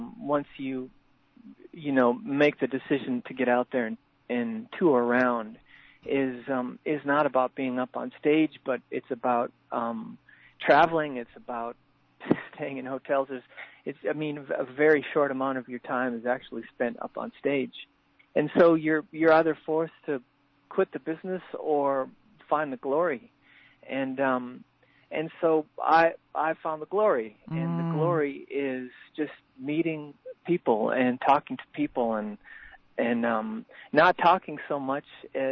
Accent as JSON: {"language": "English", "town": "Grand Forks", "region": "North Dakota", "country": "United States", "said": "I have roots in North Dakota is where I'm from, in the town of Grand Forks."}